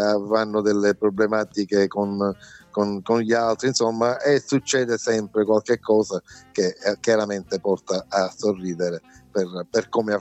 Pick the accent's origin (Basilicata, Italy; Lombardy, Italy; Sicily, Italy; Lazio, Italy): Sicily, Italy; Palermo; Sono di Palermo, sì, infatti il siciliano nasce da questo.